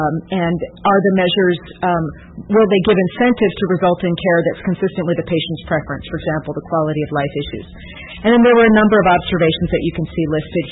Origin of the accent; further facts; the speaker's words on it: Pacific Northwest, United States; I'm out here from the Pacific Northwest.